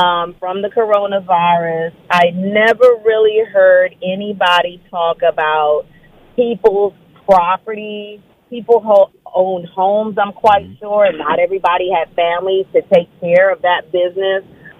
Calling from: Fort Meade, Maryland, United States; I'm calling from Fort Meade, Maryland.

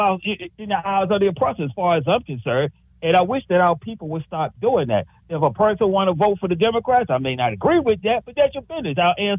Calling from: Washington, District of Columbia, United States; from the district.

